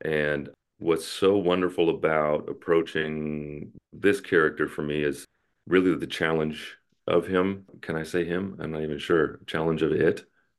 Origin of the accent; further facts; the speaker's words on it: Portland, Oregon, United States; we wrote and performed sketch comedy in the mid-2000s, and we grew up together in Portland, Oregon.